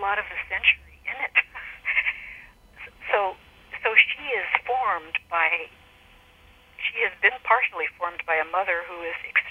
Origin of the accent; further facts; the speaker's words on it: the South, United States; So, and I grew up in the South, so I grew up conscious of it